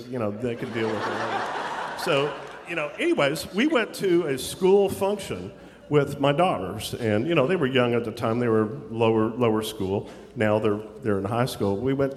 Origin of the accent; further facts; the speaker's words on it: Canada; I'm Canadian. So that was a bit of an issue. Now, I'm 57 years old, which means that I grew up in, you know, in the 60s. I was born in 1961.